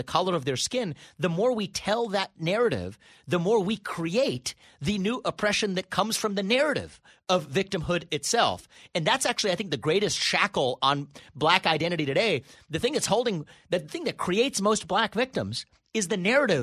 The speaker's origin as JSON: {"language": "English", "country": "United States", "tie": "born there", "said": "I was born in America, but first generation, you know, we have one upbringing, scrappy, underdog mentality, merit focused, hard work"}